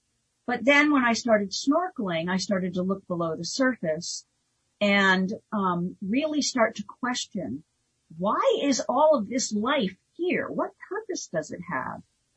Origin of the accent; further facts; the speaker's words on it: Vermont, United States; also born or lived in San Diego; I grew up in Vermont, so we were not on the coast, but we were on Lake Champlain.